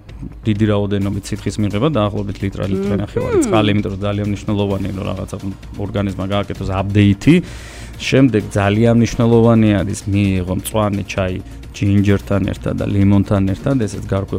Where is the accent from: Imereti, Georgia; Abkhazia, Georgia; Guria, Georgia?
Guria, Georgia; გურული ვარ და საკმაოდ სწრაფები ვარ გურულები ხცნობილები ვარ